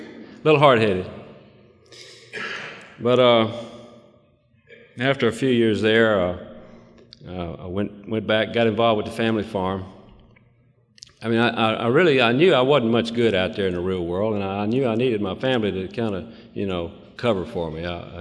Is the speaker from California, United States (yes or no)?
no; Leland, Mississippi, United States; Like Bob said, I'm from Leland, Mississippi. I work right where I grew up. I drank there, got sober there. Don't get out of town much